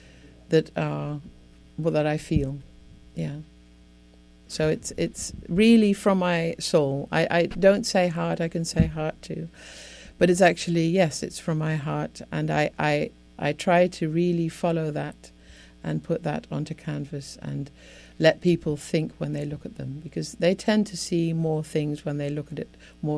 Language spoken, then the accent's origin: English; Amsterdam, North Holland, Netherlands; now in United States; Well, but I'm from Amsterdam, so I can say anything.